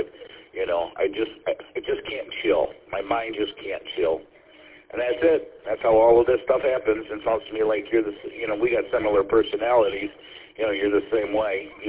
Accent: Paw Paw, United States; I grew up in Pawpaw. I was on their fire department.

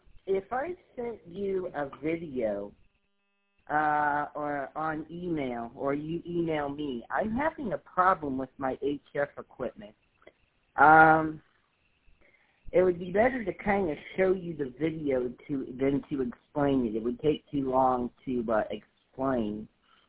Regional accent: Illinois, United States; So I'm originally from Illinois. And, well, I'm from a suburb of Chicago

